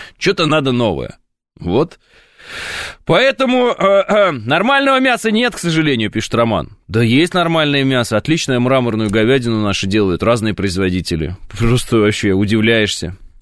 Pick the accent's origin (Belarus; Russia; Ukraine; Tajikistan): Russia; Southern Urals; Я ж с Урала, с Южного.